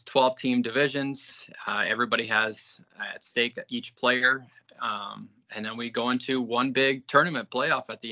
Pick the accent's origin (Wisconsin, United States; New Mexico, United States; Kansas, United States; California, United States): Wisconsin, United States; I'm from Wisconsin. We have people from Georgia. We have people from Seattle playing this, just all over.